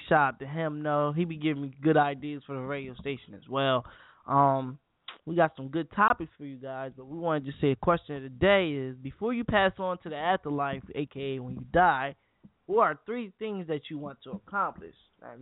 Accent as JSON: {"language": "English", "town": "Camden", "region": "New Jersey", "country": "United States", "said": "I want to move out of Camden and say I am from Camden. I will never leave my hood."}